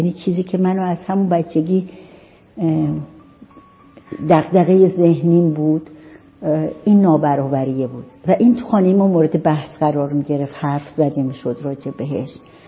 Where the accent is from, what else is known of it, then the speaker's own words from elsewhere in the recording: Iran; من کودکیم، نوجوانیم، جوانیم به شکلی در واقع رشد کردم در خانواده‌ای که هم پدرم شاغل بود و هم مادرم و تو شهرستان‌های ایران.